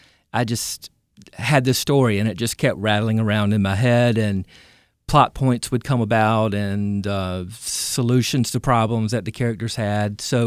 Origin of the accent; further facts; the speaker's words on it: Greenville, North Carolina, United States; Born and bred in Greenville, father is a huge pirate man, J.H. Rose graduate.